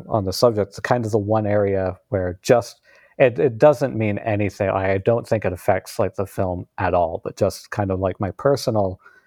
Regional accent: Maine, United States; I was born and raised in the town where Storm of the Century was actually shot. So I grew up with all of that.

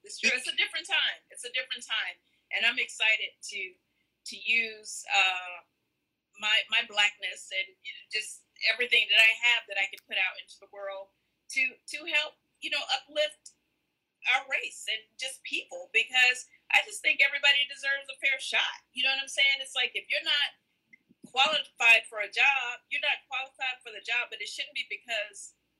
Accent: Alabama, United States; You know, I grew up in Alabama, so I've always kind of been around racism to some degree.

